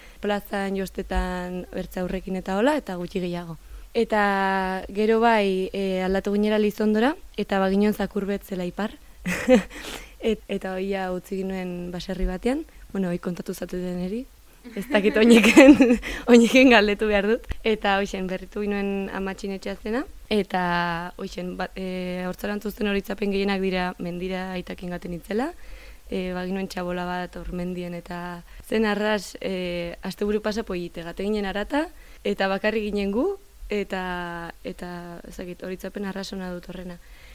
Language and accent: Basque; Elizondo, Navarre, Spain; also born or lived in Lekaroz; ni sortu nintzen Lekarozen, Lekarozko etxe arraspoit batean, baino bos urte inguru genituen hor, eta gero amatxiltzela bere neraiten sortetxera bueltatu ginen Elizondora. Eta hoxen sortu nintzen otxeila hogeita zazpi batean, Lekarozko inauterietan.